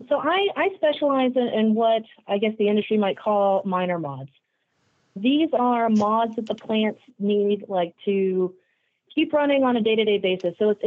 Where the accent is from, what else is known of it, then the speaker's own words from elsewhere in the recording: Summerville, South Carolina, United States; now in Atlanta, United States; I grew up just outside of Charleston, South Carolina, for those who know the area, Somerville. Went to college at Clemson University there in South Carolina, got my first job, moved to Atlanta